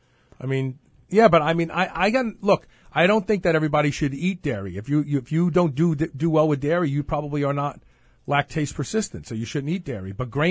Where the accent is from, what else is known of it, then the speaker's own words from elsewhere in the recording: Brooklyn, New York, United States; Look, I'm from Brooklyn. We invented the curse words and then passed them around to all the other places.